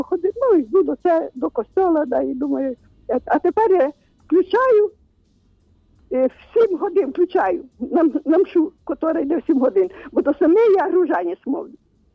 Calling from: Rivne, Rivne Oblast, Ukraine; Я з Рівно дзвоню.

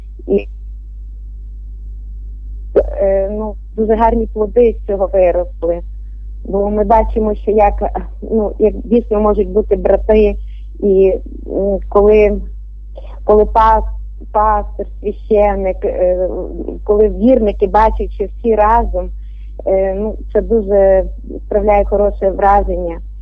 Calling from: Mukachevo, Zakarpattia Oblast, Ukraine; Ну, я з Мукачева телефоную

